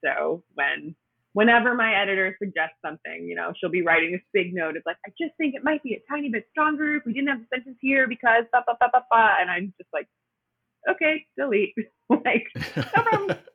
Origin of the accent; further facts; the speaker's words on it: Milwaukee, Wisconsin, United States; No, I'm actually from the Milwaukee area.